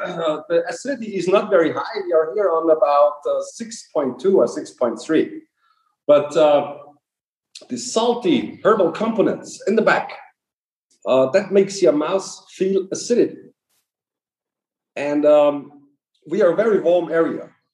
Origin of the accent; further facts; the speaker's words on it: Illmitz, Burgenland, Austria; Illmitz, my hometown, for them who don't know. It's on the east end of Lake Neusiedlersee.